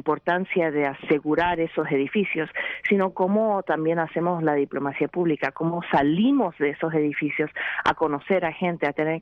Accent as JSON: {"language": "Spanish", "country": "United States", "second_language": "Spanish", "said": "no solamente como nosotros siendo estadounidenses, sino con otros pueblos del mundo"}